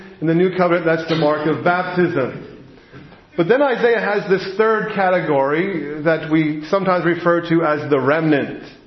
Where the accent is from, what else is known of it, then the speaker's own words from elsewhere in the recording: New Jersey, United States; I grew up in New Jersey around some Jewish folks who spoke Yiddish.